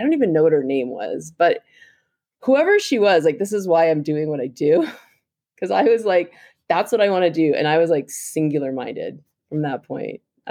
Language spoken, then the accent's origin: English; Denver, Colorado, United States; I grew up in Denver. There was a big Air Force base there.